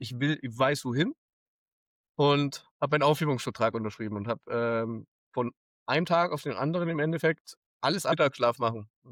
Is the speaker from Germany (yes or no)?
yes; Augsburg, Bavaria, Germany; von Augsburg, meiner Heimatstadt, nach Kapstadt.